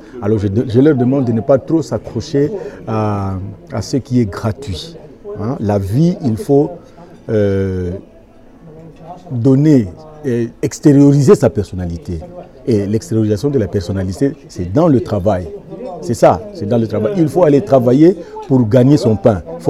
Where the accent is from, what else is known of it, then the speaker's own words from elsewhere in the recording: Angola; now in Belgium; Je suis angolais. Je suis né en Angola. Et je suis arrivé ici. En tout cas, j'ai 30 ans d'ici. En Belgique, j'ai 30 ans. Je suis arrivé en 90.